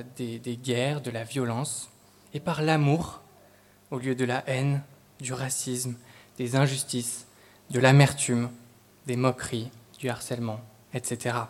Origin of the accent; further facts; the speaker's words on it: Beauvallon, Auvergne-Rhône-Alpes, France; Mais nous venons ce matin de Beauvallon, un petit village pas loin d'ici, dans lequel j'ai grandi.